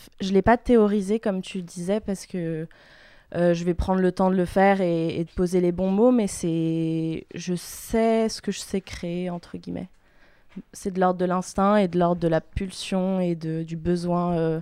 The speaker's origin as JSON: {"language": "French", "town": "Paris", "region": "Île-de-France", "country": "France", "tie": "born there", "said": "moi, je suis née à Paris, donc française, franco-canadienne, un petit peu bulgare aussi. Enfin, même carrément, mais j'ai pas la nationalité."}